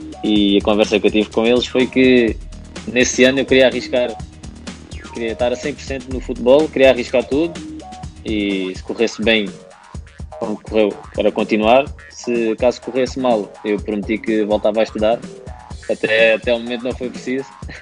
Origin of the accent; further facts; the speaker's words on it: Olhão, Algarve, Portugal; Como eu cresci no bairro, em Olhão